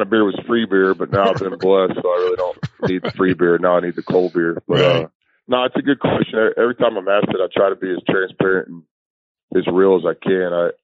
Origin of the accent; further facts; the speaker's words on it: Irving, Texas, United States; Just where I grew up in Irving, that's what we played.